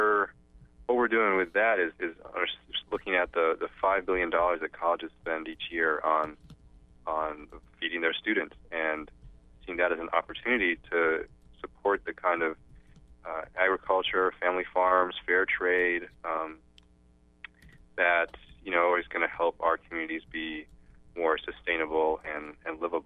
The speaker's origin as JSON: {"language": "English", "country": "Ghana", "tie": "born or raised there", "said": "I grew up in West Africa. I was born in Ghana, as you mentioned. My mother is from Ghana, she's Ashanti, and my father is from the Midwest. He's of Eastern European and Scots-Irish background."}